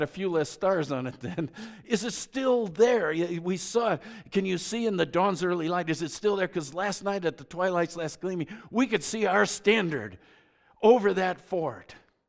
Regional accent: Boulder, Colorado, United States; Growing up in Boulder, I don't remember the first time I saw somebody wearing gear from another religious system.

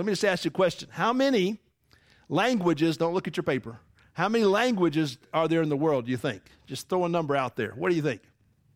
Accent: Atlanta, Georgia, United States; I'm a big city kid, I'm from Atlanta.

